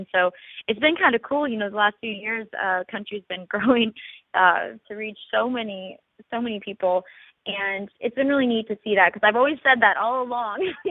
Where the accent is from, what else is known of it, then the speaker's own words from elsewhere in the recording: Kodiak, Alaska, United States; So, you know, growing up in Kodiak, Alaska, the big island there in the Gulf, of Alaska, you know, there wasn't necessarily a huge music scene.